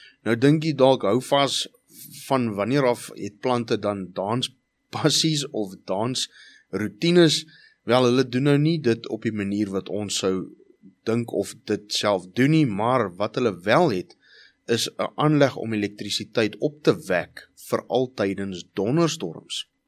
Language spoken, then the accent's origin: Afrikaans; Johannesburg, Gauteng, South Africa; ek wat groot geword het in die Hoofveld, daar in Johannesburgse wêreld